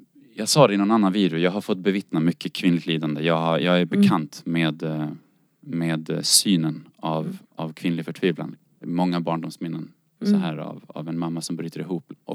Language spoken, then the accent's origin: Swedish; Denmark; now in Sweden; jag är från Danmark ursprungligen.